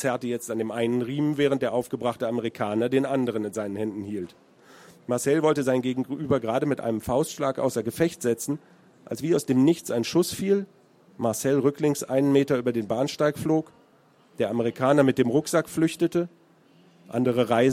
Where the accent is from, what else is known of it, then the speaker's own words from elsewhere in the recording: Marburg, Hesse, Germany; born there; moved away; ich bin selber gebürtiger Marburger und die Stadt trägt viele Züge von Marburg. Ich wollte es aber nicht ganz so konkret machen, weil ich da auch schon sehr lange nicht mehr lebe.